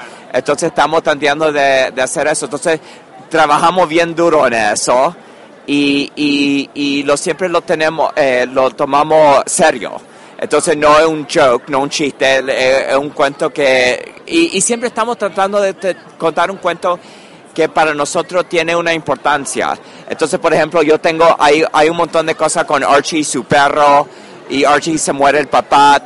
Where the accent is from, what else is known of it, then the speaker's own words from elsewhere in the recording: Nicaragua; yo originalmente soy de Nicaragua, y yo en Nicaragua leía Archie en español.